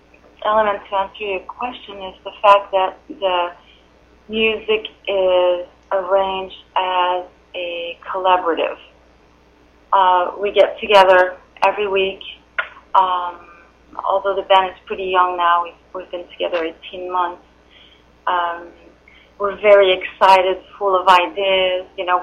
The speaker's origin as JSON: {"language": "English", "region": "Quebec", "country": "Canada", "tie": "born or raised there", "said": "Well, I was a tiny little girl growing up in Quebec and loved to sing"}